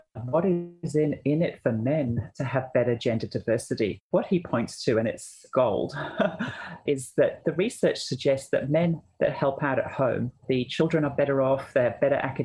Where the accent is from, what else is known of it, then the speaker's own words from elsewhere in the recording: Australia; But we as Australian women are more attracted to the macho version.